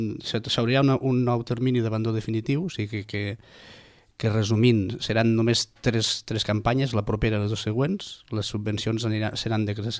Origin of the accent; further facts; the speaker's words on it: Catalonia, Spain; Home, som europeus, som catalans, però som europeus.